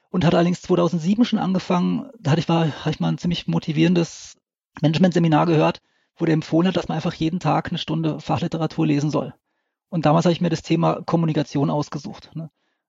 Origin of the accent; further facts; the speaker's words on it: Lörrach, Baden-Württemberg, Germany; Ich komme aus Südwestdeutschland, also aus Lörrach. Das ist direkt an der Schweizer und französischen Grenze.